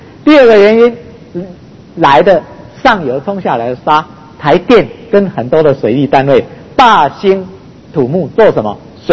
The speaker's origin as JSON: {"language": "Chinese", "town": "Beigang", "region": "Yunlin County", "country": "Taiwan", "tie": "born or raised there", "said": "我的老家在北港"}